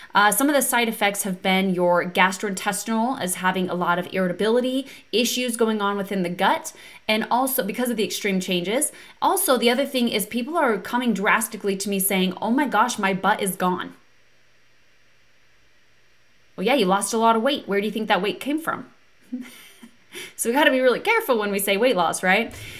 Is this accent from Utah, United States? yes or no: yes; Utah, United States; also born or lived in California; And I am from Southern Utah. I originally lived out, originally from Utah, and then I moved to California, and now I'm back in Utah.